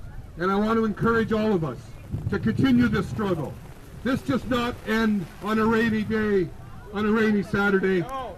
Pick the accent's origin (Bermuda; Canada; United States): Canada; I want to talk about how I feel as a Canadian.